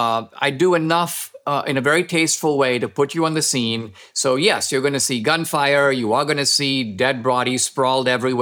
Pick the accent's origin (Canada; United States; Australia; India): India; If I were to tell you, Gary, I grew up in India